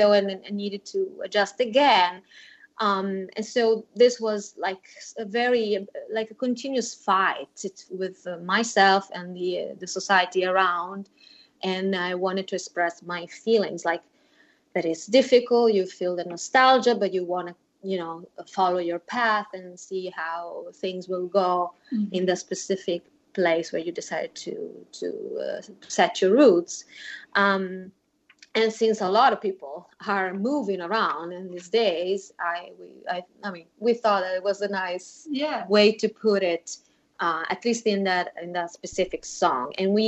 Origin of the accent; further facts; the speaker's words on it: Northeast Italy, Italy; born there; English is a second language; moved away; I was born in Italy, and I was born in the northeast of Italy from parents that immigrated from the south. So even though I was Italian, in that part of Italy, I was considered like a foreigner, because I didn't speak the dialect that they spoke there.